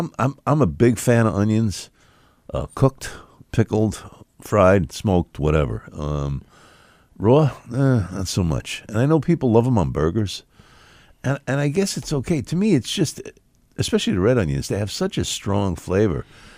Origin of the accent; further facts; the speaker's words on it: England, United Kingdom; I'm English.